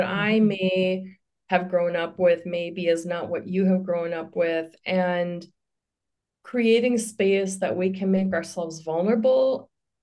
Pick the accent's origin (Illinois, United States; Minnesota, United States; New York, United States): Minnesota, United States; Twin Cities; My dad got a job as a research chemist with 3M, and so we became a Midwestern family. I grew up in the Twin Cities, pretty unremarkable.